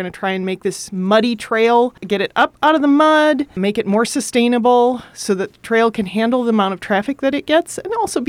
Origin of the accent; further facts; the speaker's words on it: Minnesota, United States; I grew up in Minnesota, but I came here most recently from Washington State